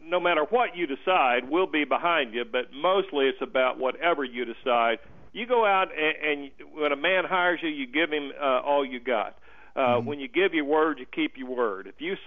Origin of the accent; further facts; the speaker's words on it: Muskogee, Oklahoma, United States; I grew up dirt poor in Muskogee, Oklahoma. I grew up dirt poor.